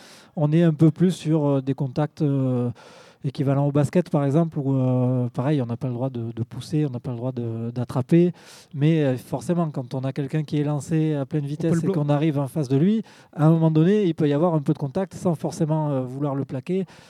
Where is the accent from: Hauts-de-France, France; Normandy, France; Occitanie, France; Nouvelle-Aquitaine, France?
Occitanie, France; Saint-Hippolyte-du-Fort; Et donc, je suis de Saint-Hippolyte-du-Fort.